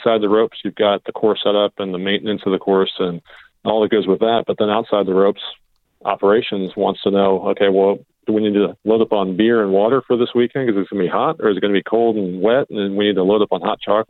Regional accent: District of Columbia, United States; now in Orlando, United States; I actually went to school over at Millersville University in Lancaster, PA, but grew up in the D.C. area and now live in sunny, hot Orlando, Florida.

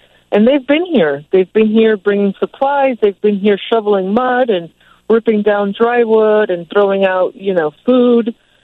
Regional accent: Miami, Florida, United States; But I'm originally from Miami, Florida. I'm used to hurricanes.

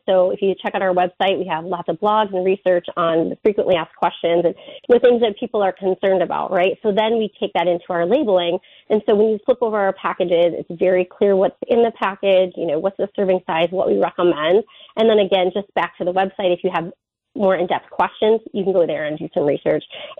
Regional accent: Iowa, United States; I am from Iowa originally, yeah.

